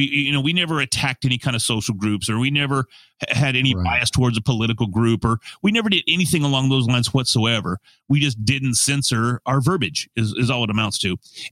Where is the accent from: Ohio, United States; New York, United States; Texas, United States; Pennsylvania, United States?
Texas, United States; accent: Texan; try my best not to sound Texan. Do I fail miserably?